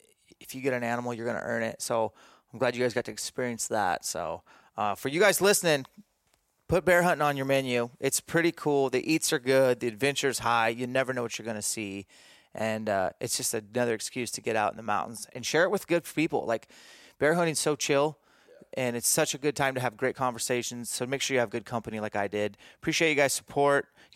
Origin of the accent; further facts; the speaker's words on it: Green Acres, Washington, United States; we're going to do a little mini camp here in my hometown, Green Acres, Washington.